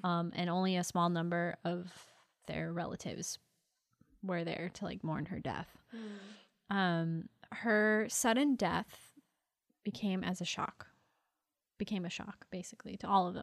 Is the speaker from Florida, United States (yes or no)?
yes; Florida, United States; I'm from the Keys. Obviously, I say this all the time.